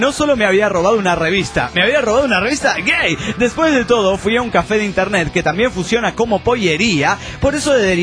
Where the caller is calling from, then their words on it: Mexico City, Mexico; de Zacatenco, Ciudad de México. Hola … del DF mexicano.